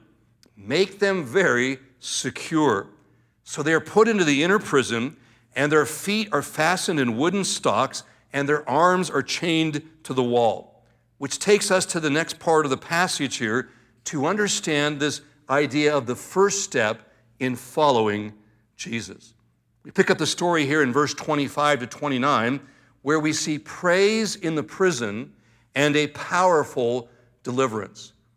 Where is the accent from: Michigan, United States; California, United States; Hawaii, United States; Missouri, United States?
California, United States; now in Boise, United States; It's the first time I've ever experienced an earthquake here in the Boise area. Now, I came from Southern California, where we had lots of different earthquakes at different times.